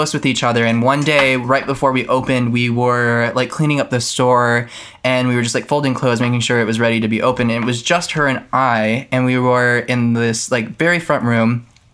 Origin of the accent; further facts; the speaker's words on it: Tucson, Arizona, United States; I'm from Tucson, Arizona.